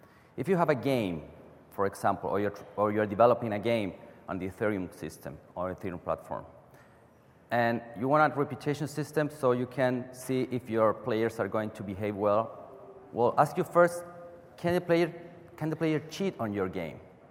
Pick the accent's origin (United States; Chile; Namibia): Chile; I come from Chile.